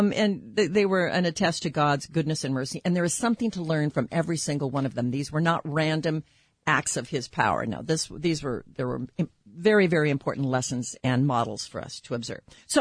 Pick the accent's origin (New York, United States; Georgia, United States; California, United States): California, United States; Newport Beach; And then also a bobsled guy from my hometown, Newport Beach.